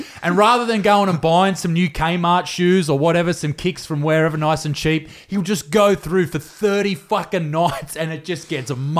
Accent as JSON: {"language": "English", "town": "Newcastle", "country": "United Kingdom", "said": "I'm from Newcastle, so I'm a big pussy"}